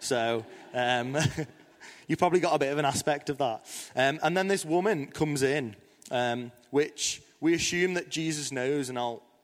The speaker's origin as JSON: {"language": "English", "town": "Liverpool", "region": "North West England", "country": "United Kingdom", "said": "I am from Liverpool, a beautiful place, an incredible place."}